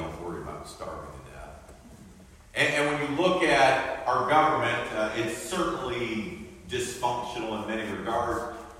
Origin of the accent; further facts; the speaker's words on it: United States; And I'm an American, proud to be an American